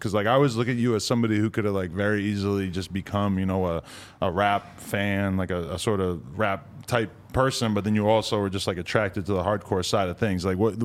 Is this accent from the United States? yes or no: yes; Massachusetts, United States; But I grew up like outside of Boston.